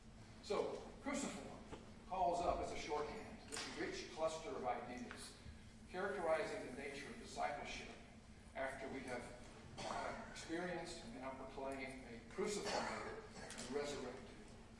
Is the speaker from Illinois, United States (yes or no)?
no; Florida, United States; Actually, I was born in Florida. It's a peninsula. But squarely on that island, out some miles off the mainland, I was reared in a small city in central Florida